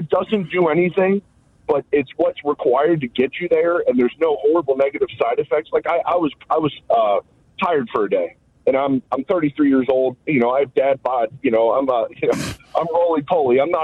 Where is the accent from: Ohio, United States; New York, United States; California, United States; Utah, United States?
Ohio, United States; Cincinnati; I'm from Cincinnati. I'm a huge Reds fan.